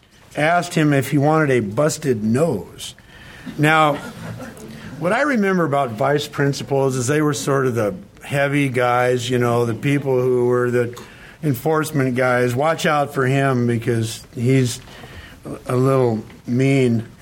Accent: Fairbanks, Alaska, United States; This happened when I was in Fairbanks. I grew up in Fairbanks.

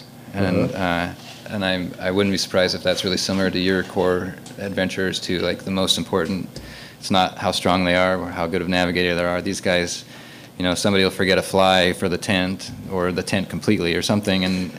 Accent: McGrath, Alaska, United States; I grew up in McGrath, and it's river culture there. And in the winters, it was snow machines and dog sleds to get to the cabin. And in the summer, it's a riverboat. So just sort of growing up in wilderness.

